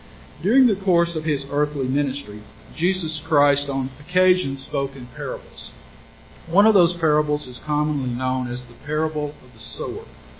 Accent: El Dorado, Arkansas, United States; As you heard, my wife and I are from South Arkansas. That's pronounced Arkansas, not Arkansas. We're from El Dorado, not pronounced El Dorado as it should be. We pronounce things differently in the South.

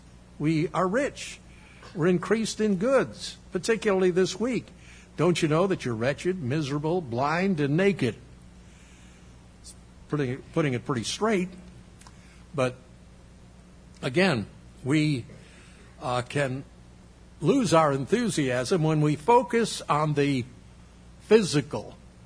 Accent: New York, United States; born there; being a New Yorker by birth, I'm a hillbilly by choice

